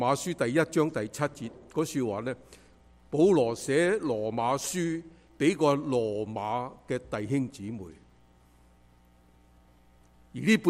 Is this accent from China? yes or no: yes; China; 我们中国人都没有一本圣经是写给中国人，是后来翻译才有